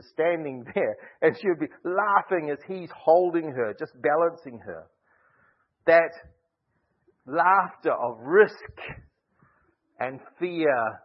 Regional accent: New Zealand; Growing up in New Zealand, the sea, the ocean was right there.

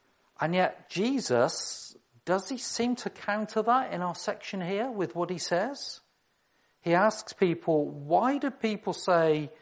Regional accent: South West England, United Kingdom; I'm from Gloucestershire. I know what you think of us, okay?

